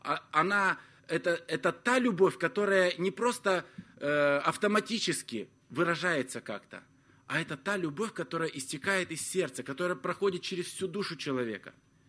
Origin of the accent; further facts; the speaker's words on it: Moldova; в моей церкви, вот откуда я родом, из Молдавии